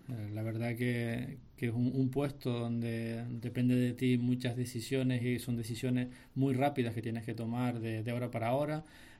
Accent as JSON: {"language": "Spanish", "town": "Tijarafe", "region": "Canary Islands", "country": "Spain", "tie": "born or raised there", "lives_now": "Los Llanos, Spain", "said": "soy de aquí de La Palma, vivo en Los Llanos y nací en Tijarafe"}